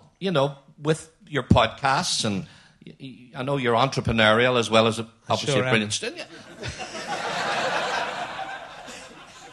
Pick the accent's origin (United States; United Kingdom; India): United Kingdom; Northern Ireland; because we're both from Northern Ireland.